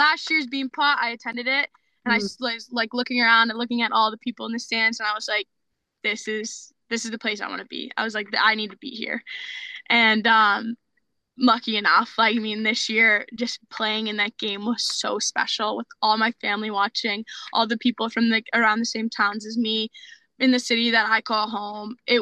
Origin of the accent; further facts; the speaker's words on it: Boston, Massachusetts, United States; BU was like playing with the Boston on the front of your jersey, like that being from my hometown, was just like it was like a want, but more like a need.